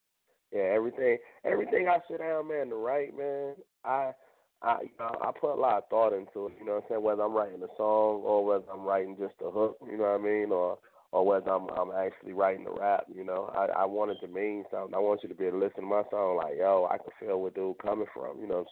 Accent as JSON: {"language": "English", "town": "Chicago", "region": "Illinois", "country": "United States", "tie": "born or raised there", "said": "I mean, I was growing up in Chicago, but I was, like, a fan of East Coast rap, you know."}